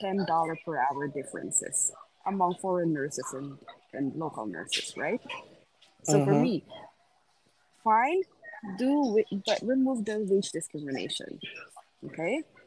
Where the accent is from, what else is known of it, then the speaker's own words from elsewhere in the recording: New York City, New York, United States; I was in New York, and I'm from New York City.